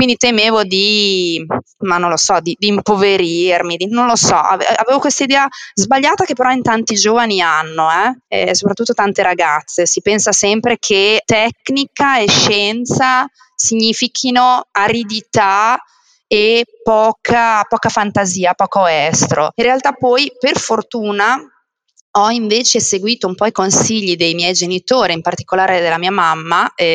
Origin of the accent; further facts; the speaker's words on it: Modena, Emilia-Romagna, Italy; Io sono di Modena, sono nata in provincia di Reggio, però poi sono sempre nata e cresciuta a Modena, la mia famiglia è di Modena.